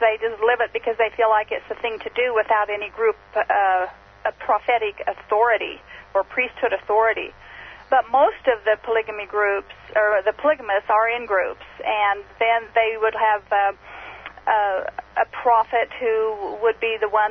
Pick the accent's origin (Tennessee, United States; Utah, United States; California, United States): Utah, United States; Yes, it's in Utah.